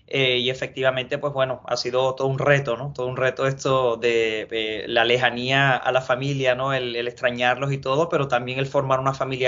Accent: Andalusia, Spain; accent: Andalusian; No, soy andaluz del sur de España y bueno, ahí tenemos como un acento un poco más dejado que en el norte, ¿no? Que los madrileños y los de Barcelona.

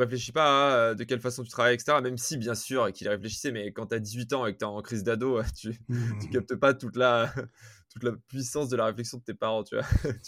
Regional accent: Grenoble, Auvergne-Rhône-Alpes, France; Je suis grenoblois, je voulais être à Grenoble

